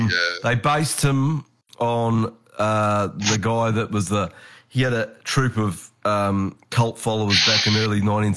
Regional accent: New Zealand; No, I'm not an Australian, so forget about that. I'm a Kiwi.

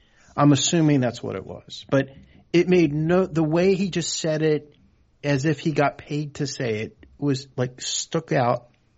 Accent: Florida, United States; I'm from Florida, so I can't play ice hockey.

